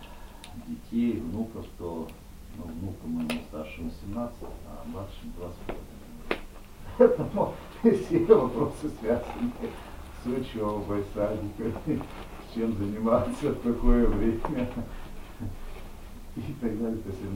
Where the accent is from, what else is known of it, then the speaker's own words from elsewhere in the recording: Yekaterinburg, Sverdlovsk Oblast, Russia; Значит, я приехал, сам я родом из Екатеринбурга, но свою вторую половину нашел в Целинограде.